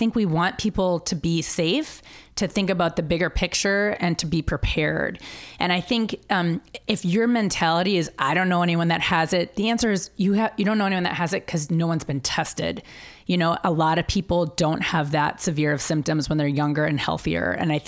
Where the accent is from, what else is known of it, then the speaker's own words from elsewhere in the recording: Midwest, United States; You know, I grew up in the Midwest. I have friends on the East Coast. I trained on the East Coast.